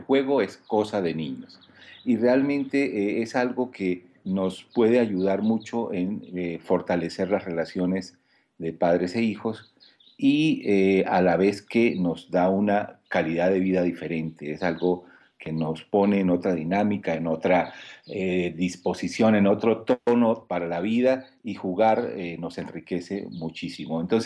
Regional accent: Colombia; now in Cuernavaca, Mexico; Soy de origen colombiano y me gusta jugar mucho.

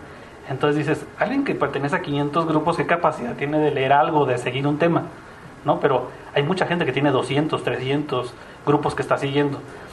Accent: Ciudad Juárez, Chihuahua, Mexico; Entonces, los tres primeros, que somos los más activos, somos de Juárez y somos parte del grupo, ¿no?

